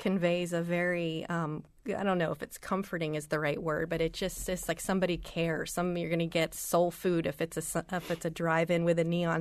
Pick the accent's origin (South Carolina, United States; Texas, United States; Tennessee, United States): South Carolina, United States; but being from the South, I'm from South Carolina